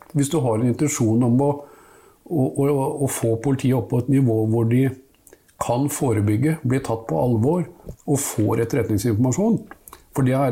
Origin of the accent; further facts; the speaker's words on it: Nesodden, Akershus, Norway; en viss tilknytning til miljøet utifra der jeg vokste opp, altså på Nesodden.